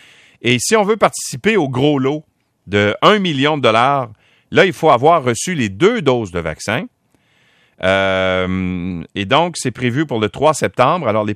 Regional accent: Canada; Et si on revient chez nous, au Canada

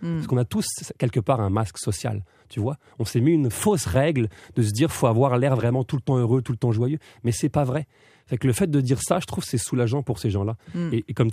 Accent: France; Surtout en humour, être drôle en tant que français, c'est pas la réputation qu'on a.

